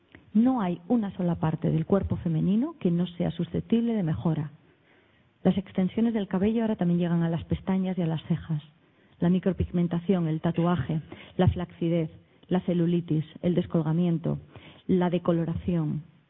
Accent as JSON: {"language": "Spanish", "town": "Bilbao", "region": "Basque Country", "country": "Spain", "tie": "born or raised there", "lives_now": "Madrid, Spain", "said": "Y yo crecí en el País Vasco, es donde nací, en Bilbao. Se me nota, ¿no?"}